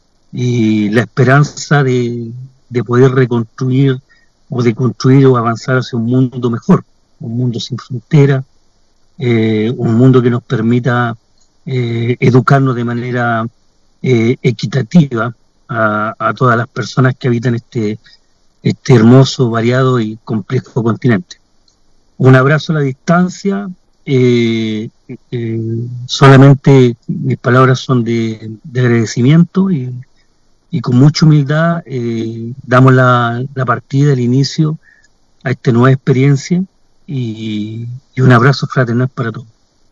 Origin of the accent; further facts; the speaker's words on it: Temuco, Araucanía, Chile; por acá de Temuco.